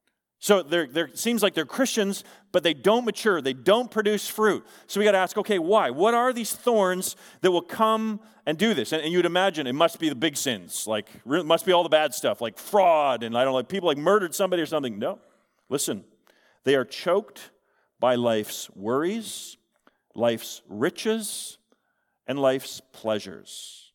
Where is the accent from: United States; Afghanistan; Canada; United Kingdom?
Canada; I will never forget one of my proudest moments as a child, as a Canadian, and then one of my most shame-filled moments as a Canadian.